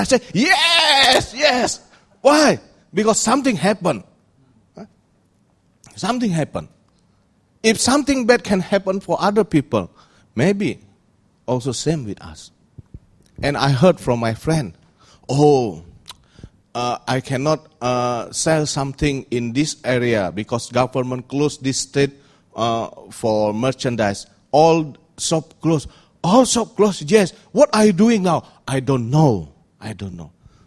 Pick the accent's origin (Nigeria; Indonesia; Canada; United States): Indonesia; Palembang, South Sumatra; English is a second language; 2 days ago, when I was in Palembang, my hometown